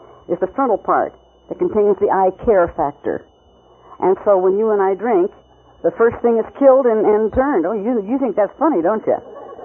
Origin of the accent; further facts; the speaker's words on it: Reno, Nevada, United States; I was born and raised in Reno. This is my hometown.